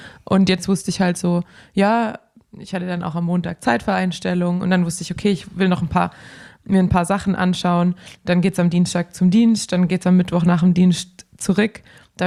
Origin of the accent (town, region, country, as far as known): Hanover, Lower Saxony, Germany